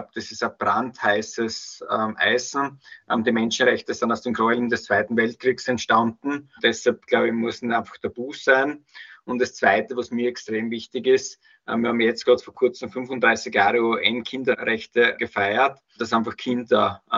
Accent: Styria, Austria; Ich komme aus der Obersteiermark.

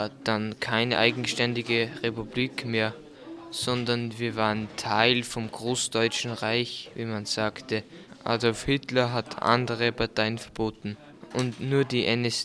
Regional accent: Austria; gewann zuerst in Deutschland und dann auch bei uns in Österreich Stimmenzuwächse.

